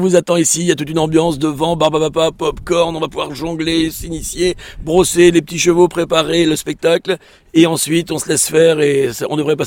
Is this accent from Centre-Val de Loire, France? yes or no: yes; Tours, Centre-Val de Loire, France; Eh bien, moi je suis de Tours.